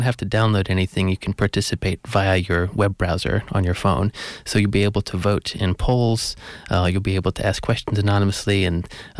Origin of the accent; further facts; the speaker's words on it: Georgia, United States; now in Cambridge, United Kingdom; I grew up in the southeast in Georgia, So I have no idea where my accent came from.